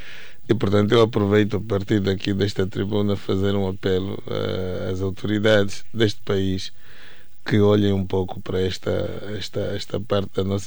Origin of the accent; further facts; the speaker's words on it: Benguela, Angola; also born or lived in Donto; eu nasci no Donto, mas não conheço bem Donto. Eu cresci em Benguela.